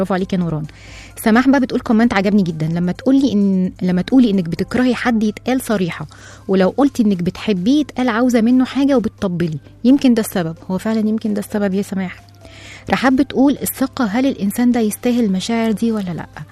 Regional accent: Egypt; وإحنا بقى كمصريين أجمل لحظات الاعتراف بالحب دايما بتكون بعد وفاة الشخص للأسف.

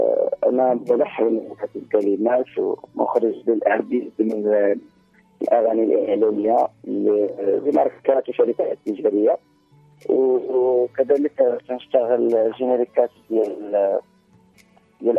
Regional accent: Morocco; الحمد لله اليوم نبقى برا احنا عندنا في المغرب أن الاحترازات

